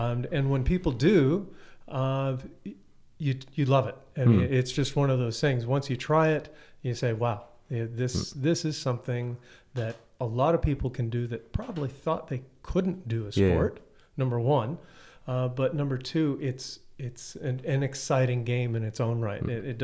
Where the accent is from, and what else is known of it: Midwest, United States; born or raised there; also born or lived in California